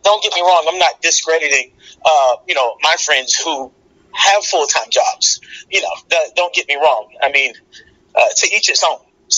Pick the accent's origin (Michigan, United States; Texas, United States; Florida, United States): Florida, United States; Palmetto; But, you know, I'm from Palmetto, Florida. You know, look it up on the map. It's really small.